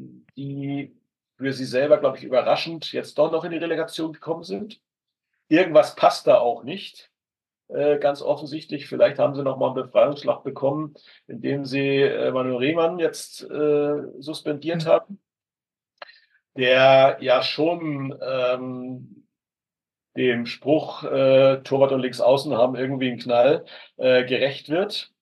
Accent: Hamburg, Germany; Ich bin eigentlich ein Hamburger.

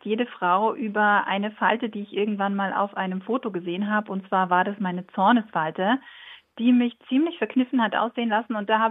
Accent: Germany; moved away as an adult; now in Innsbruck, Austria; Ja, ich lebe mit meinem Mann und unserer kleinen Tochter Wilma in Innsbruck. Ich bin eigentlich Deutsche, das heißt, das ist meine Wahlheimat, das wunderschöne Tirol mit seinen wunderschönen Bergen.

